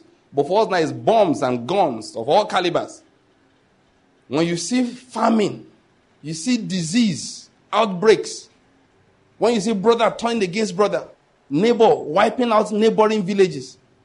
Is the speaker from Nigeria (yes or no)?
yes; Nigeria; born there; I'm a Nigerian. I'm an African, of course, by that. By birth, I did not naturalize. I didn't buy the passport. I was born here. Both of my parents were born here.